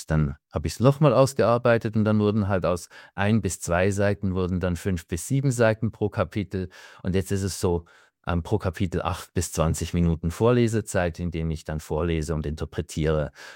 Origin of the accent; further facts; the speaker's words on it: Switzerland; Ich bin Schweizer